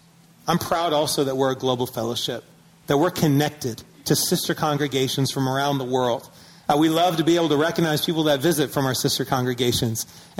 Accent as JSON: {"language": "English", "town": "Syracuse", "region": "New York", "country": "United States", "tie": "born or raised there", "said": "I'm from a lot of places, but one of the things I mentioned, I grew up in Syracuse, New York."}